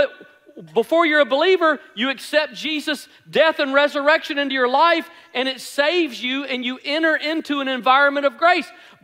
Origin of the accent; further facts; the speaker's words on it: Memphis, Tennessee, United States; So I grew up in Memphis.